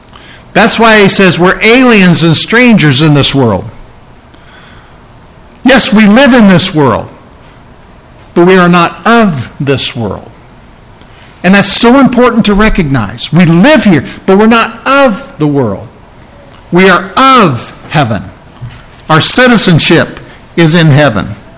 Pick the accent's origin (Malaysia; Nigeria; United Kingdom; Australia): United Kingdom; England; now in United States; I'm from England. I'm, you know, that word. My mom was Dutch.